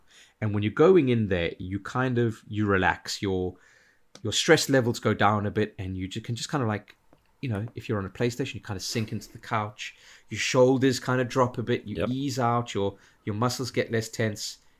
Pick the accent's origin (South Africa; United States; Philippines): South Africa; now in United Kingdom; when I immigrated to the UK from South Africa, I was having such a hard time kind of getting to grips with things.